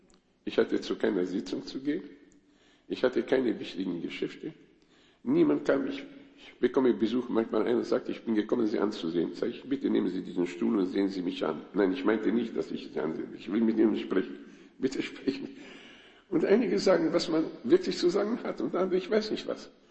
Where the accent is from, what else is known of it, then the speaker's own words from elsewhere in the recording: Romania; German is a second language; also bei uns in Rumänien, als die Kommunisten zur Macht kamen